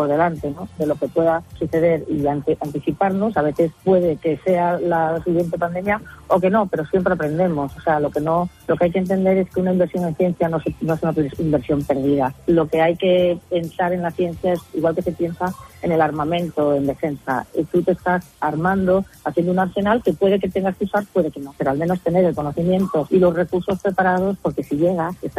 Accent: Spain; moved away as an adult; como española, trabajando en el extranjero

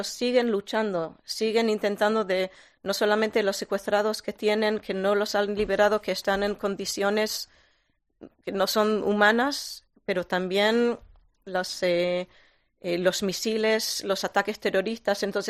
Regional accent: Israel; Spanish is a second language

